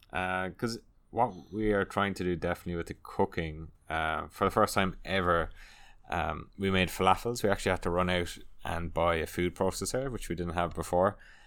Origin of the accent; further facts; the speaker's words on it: Ireland; obviously us being Irish, we kind of grew up with a very European focused like cuisine.